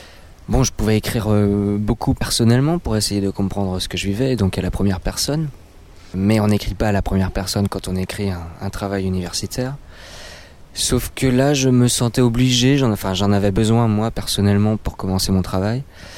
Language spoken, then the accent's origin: French; Brittany, France; parce que je suis breton et la fête fait partie de la culture bretonne